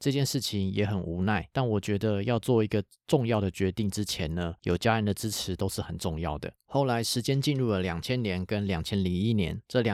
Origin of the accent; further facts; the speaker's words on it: Taiwan; 用我们台湾人比较能够理解的方式